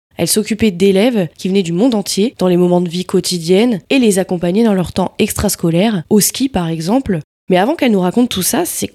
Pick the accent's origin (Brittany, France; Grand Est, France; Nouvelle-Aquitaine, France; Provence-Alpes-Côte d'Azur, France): Grand Est, France; Alors on vient de Champagne-Ardenne, Lorraine.